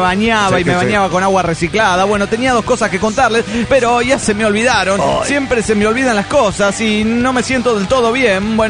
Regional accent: Tuxtla Gutiérrez, Chiapas, Mexico; de Tuzla, Utier, Chiapas.

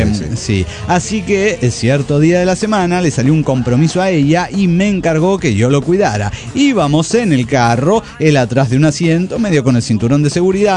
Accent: Guadalajara, Jalisco, Mexico; Soy la morra tapatío de Guadalajara, Jalisco, México.

